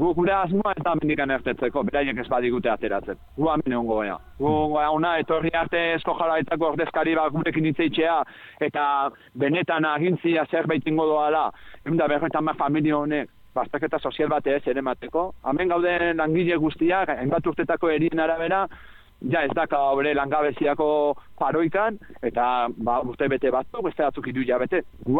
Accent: Mutriku, Basque Country, Spain; nire herriko mutriguko jendia

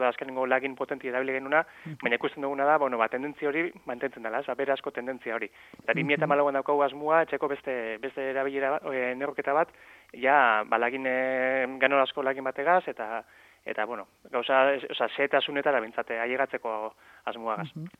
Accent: Lekeitio, Basque Country, Spain; euskaldunak Lekeitioko 7.500 biztanleok gehien bat euskaldunak gara eta euskaraz bizi izan gara oraintxe arte beintzat nagusiki

